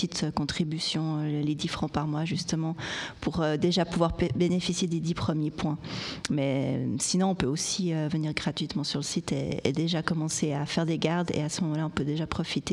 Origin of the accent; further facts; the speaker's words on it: Switzerland; surtout en tant que Suisse, avoir ce côté où... on ne se sent pas redevable